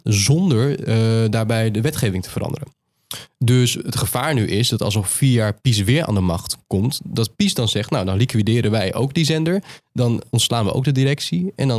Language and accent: Dutch; Netherlands; ik ben journalist uit Nederland, ik spreek ze in het Pools aan.